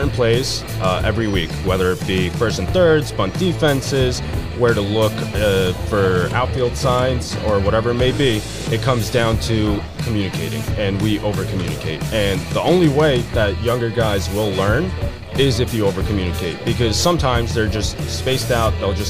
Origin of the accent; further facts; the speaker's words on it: Queens, New York, United States; I'm originally from Queens, New York, born and raised, and went to Xavier High School in the city.